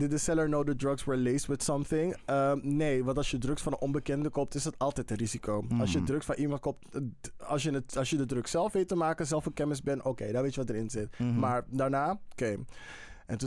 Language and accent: Dutch; Amsterdam, North Holland, Netherlands; born there; Ik ben in Amsterdam geboren, dus ik ga precies nergens heen.